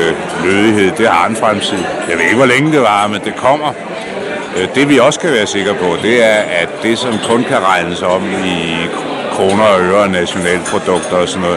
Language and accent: Danish; Copenhagen, Capital Region of Denmark, Denmark; det er vigtigt, at man som københavner også har sådan et sted af sig selv